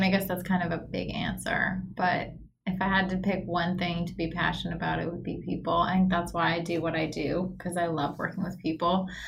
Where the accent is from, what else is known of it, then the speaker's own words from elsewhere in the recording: Oakland, California, United States; And when I got to UCLA, where I went for undergrad after growing up in Oakland, I really fell in love with sports there.